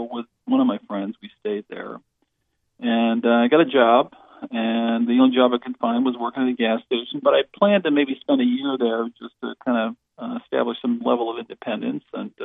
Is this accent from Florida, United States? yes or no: no; South Windsor, Connecticut, United States; I grew up in a town called South Windsor, Connecticut.